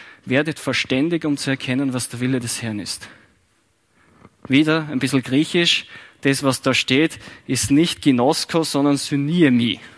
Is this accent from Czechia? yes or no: no; Austria; mit dem können wir uns als Österreicher vielleicht nicht so viel anfangen